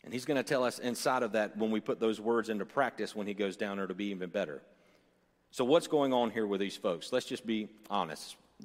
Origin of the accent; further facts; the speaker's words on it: Bible Belt, United States; And I know growing up in the Bible Belt, that was a big thing then